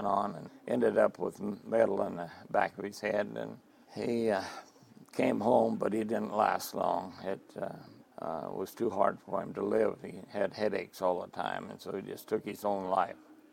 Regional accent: Layton, California, United States; I was raised around Layton, which is a little town. My dad was a farmer. He drove horses and worked in the vineyards and stuff like that. So we traveled different places in Fresno County.

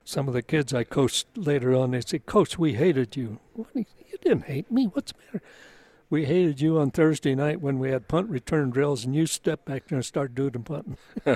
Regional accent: Holyoke, Massachusetts, United States; we had lost 3 kids off my hometown of Holyoke on the Arizona.

